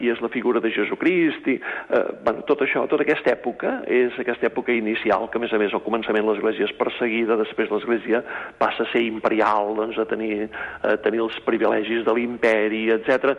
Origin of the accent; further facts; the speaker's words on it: Manresa, Catalonia, Spain; Jo sóc fill de Manresa, per tant és bisbat de Vic, i llavors ara portava 15 anys, aquests últims temps, doncs 15 anys de ser rector de Torelló, de les parròquies de Torelló